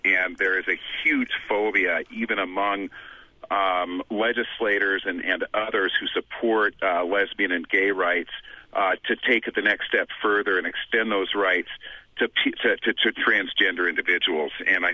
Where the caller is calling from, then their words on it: Reno, Nevada, United States; Hi. Great show. I am calling from Nevada.